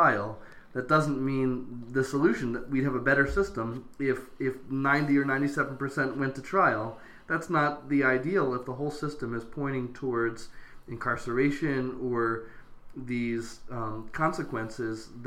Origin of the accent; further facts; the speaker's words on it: Philadelphia, Pennsylvania, United States; a municipality that seems to be doing a little better at this is my hometown, Philadelphia